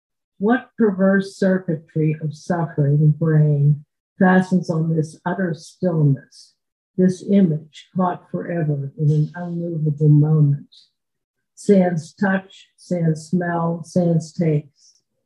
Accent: United States; Something that has bothered me a lot as an American Jew is the fact that many of my own people do not fully grasp or carry with them the horrible lessons of the Holocaust.

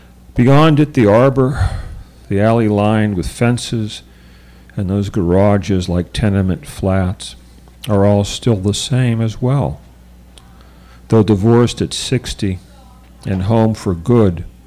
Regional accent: Homestead, Pennsylvania, United States; an ad in the paper for the sale of a house that I grew up in Homestead.

